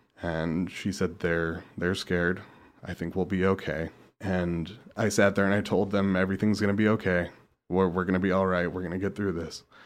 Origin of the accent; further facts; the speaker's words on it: California, United States; even growing up in California, which is extremely liberal, extremely forward thinking as far as that kind of stuff goes, socially liberal.